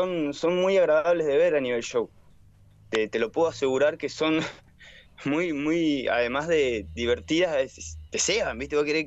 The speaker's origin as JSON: {"language": "Spanish", "town": "Rawson", "region": "Chubut", "country": "Argentina", "said": "yo soy de Rawson, de allá de la costa"}